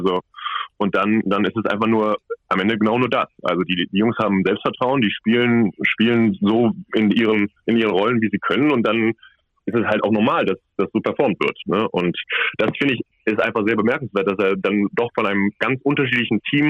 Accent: Cologne, North Rhine-Westphalia, Germany; Also ich komme ja aus Köln und ja, so eine Reha im familiären Umfeld ist natürlich irgendwie angenehmer.

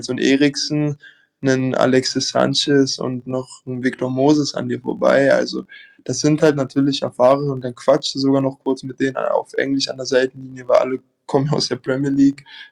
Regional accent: Berlin, Germany; Ich komme aus Berlin

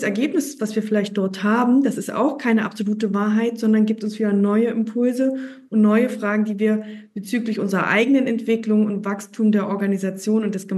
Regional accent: Berlin, Germany; als Berlinerin

